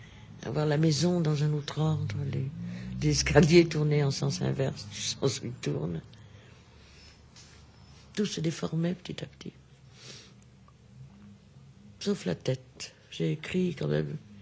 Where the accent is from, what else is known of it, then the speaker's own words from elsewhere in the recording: Hauts-de-France, France; Parce que chez nous, dans le Nord, quand on est maigre, on boit de la bière.